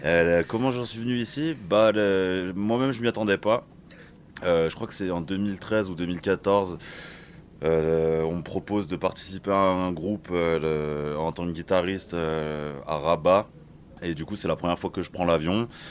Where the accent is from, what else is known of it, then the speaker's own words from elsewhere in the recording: Auvergne-Rhône-Alpes, France; Déjà, petite rectification, je viens de la Haute-Savoie.